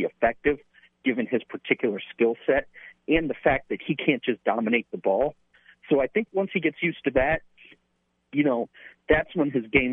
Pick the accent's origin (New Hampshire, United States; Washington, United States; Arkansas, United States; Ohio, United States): Ohio, United States; Cincinnati; I'm from Cincinnati, Ohio, and it is Xavier University.